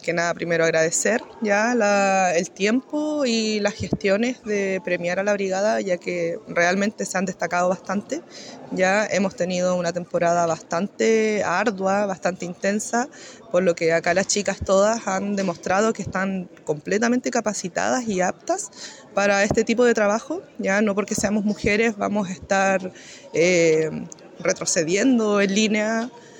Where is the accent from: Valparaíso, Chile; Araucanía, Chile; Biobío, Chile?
Valparaíso, Chile; vengo de Valparaíso. También una zona muy afectada con los incendios